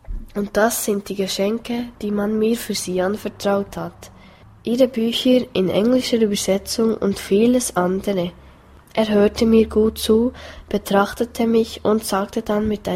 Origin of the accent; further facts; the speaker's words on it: Gabon; moved away as an adult; So kam ich 1963 nach New York. Bei Vorstellungen sagte ich, ich komme aus Gabun.